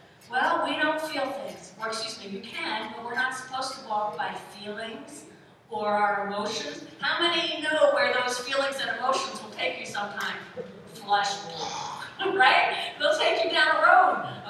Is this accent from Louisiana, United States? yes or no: no; New Jersey, United States; And I grew up outside of New York City in North Jersey.